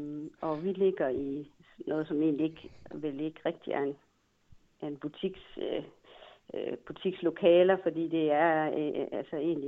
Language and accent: Danish; Hammel, Central Denmark Region, Denmark; now in Viborg, Denmark; Jeg kom fra Hammel.